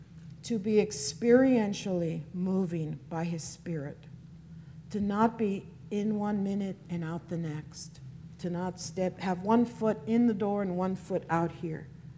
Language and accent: English; Los Angeles, California, United States; I come from East LA. We don't do that.